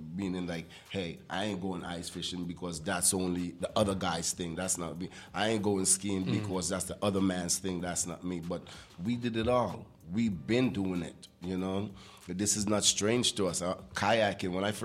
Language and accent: English; Tobago, Trinidad & Tobago; Me, myself, I grew up on the water. I'm from a little island called Tobago. And I am from on the water.